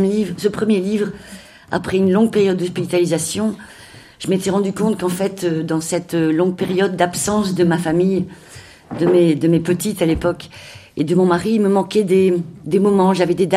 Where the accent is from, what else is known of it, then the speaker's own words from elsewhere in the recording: Hauts-de-France, France; Nous venons du Nord et je suis animatrice en pastorale. On dit ça comme ça dans le diocèse de Cambrai.